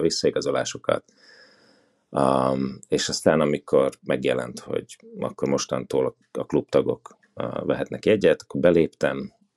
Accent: Southern Slovakia, Slovakia; én felvidéki vagyok

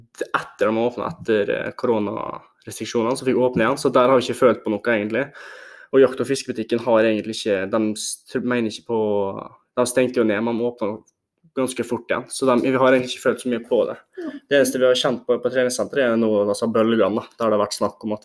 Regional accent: Molde, Møre og Romsdal, Norway; jeg har vokst opp i Molde, ja. Mamma er fra Eidsvågen, og fatteren er fra en plass heter Fagerlia.

